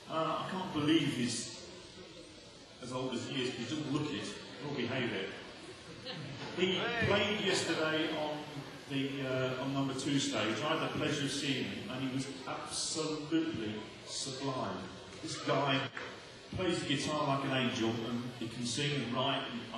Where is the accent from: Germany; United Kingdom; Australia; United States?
United Kingdom; Boston, East Midlands; In 1953, I was born in River West Hospital in Boston. I went to Stanley Road Junior School, Boston Grammar School